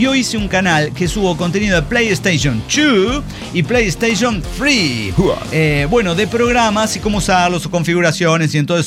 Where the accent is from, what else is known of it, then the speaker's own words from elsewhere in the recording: Hidalgo, Mexico; born there; now in Mexico City, Mexico; en Ciudad de México, nací en Hidalgo